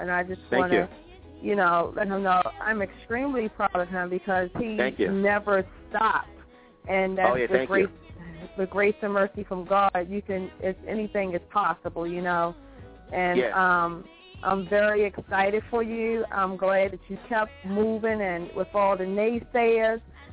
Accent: Baltimore, Maryland, United States; I'm from Baltimore, Maryland.

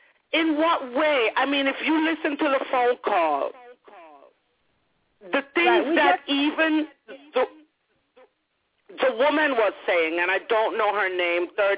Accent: Jamaica; I'm Jamaican, and in the Jamaican culture, you are weaned on the premise that nothing black is too good.

